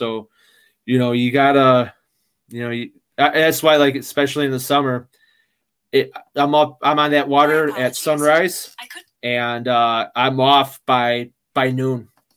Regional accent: Midwest, United States; you know, I'm from the Midwest, you know, the whole saying, the windy city

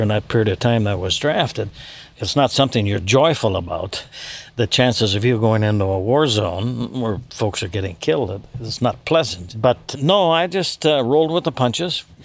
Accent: Michigan, United States; I grew up in the Upper Peninsula.

